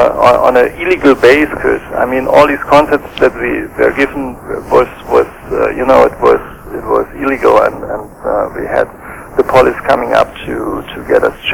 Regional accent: Germany; Well, as you know, I grew up in East Germany in a very special, if you want, isolated situation.

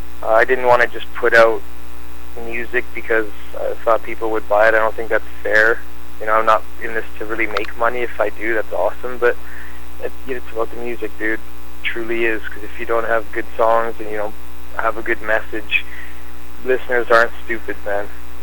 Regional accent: Canada; okay, well, I'm from Canada

